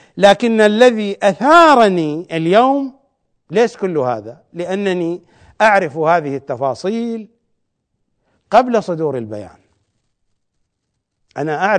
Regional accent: Iraq; ولكن أنا ابن العراق أمنع

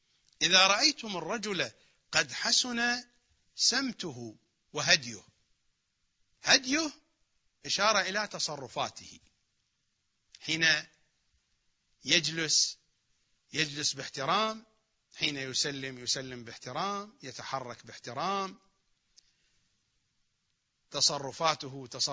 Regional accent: Iraq; accent: Iraqi; تماوت في منطقه يعني بلهجتنا العراقية ينوص من يحكي

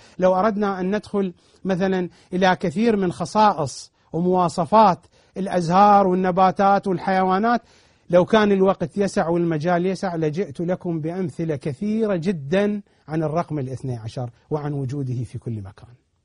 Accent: Iraq; accent: Iraqi; وفي لهجتنا العراقية نسميها الدرزن، بأكثر اللهجات العربية يقولون عنها دزينة

